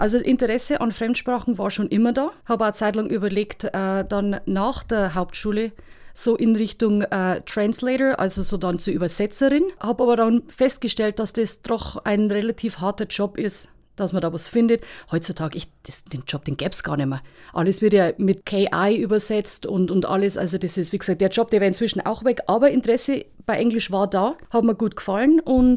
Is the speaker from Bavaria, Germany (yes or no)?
yes; Utzenhofen, Bavaria, Germany; Also ich bin in Utzenhofen aufgewachsen, eine ältere Schwester mit Mama und Papa, ganz wunderbar, ganz traditionell in Utzenhofen.